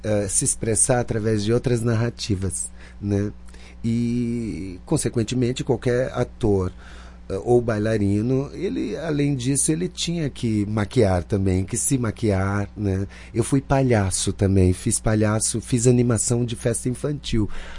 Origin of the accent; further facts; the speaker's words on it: João Pessoa, Paraíba, Brazil; moved away as an adult; eu sou paraibano. Nasci em João Pessoa, na capital da Paraíba. Sou o último filho de 9 da Dona Maria Antônia, já não está aqui entre nós, né? E vim para cá aos 19, quase 20 anos